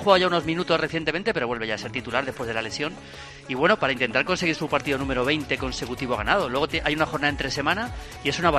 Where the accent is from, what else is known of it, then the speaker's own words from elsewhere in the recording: Madrid, Community of Madrid, Spain; Yo soy madrileño